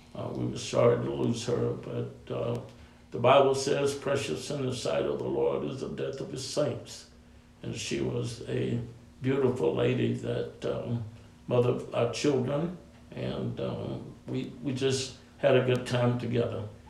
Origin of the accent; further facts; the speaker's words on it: Swartout, Texas, United States; I grew up in the Trinity River Bottom, a place they call Swartout, and that's really close to the dam site there.